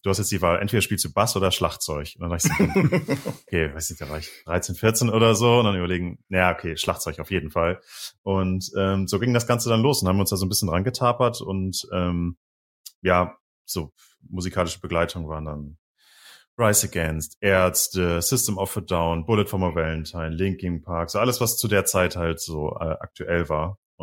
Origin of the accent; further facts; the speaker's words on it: Düsseldorf, North Rhine-Westphalia, Germany; Ich komme halt ursprünglich aus Düsseldorf.